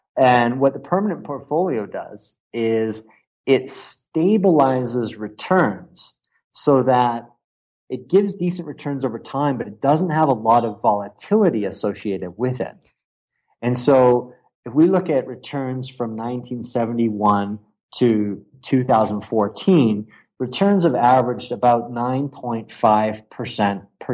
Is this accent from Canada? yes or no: yes; Canada; I'm a Canadian